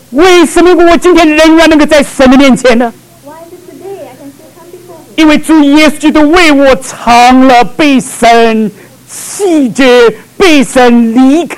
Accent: Shanghai, China; 我们都是上海人。

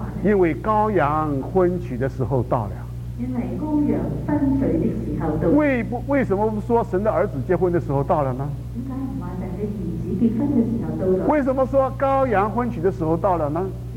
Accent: China; 也许我们中国人呢，在过年的时候要在门上面贴些红纸

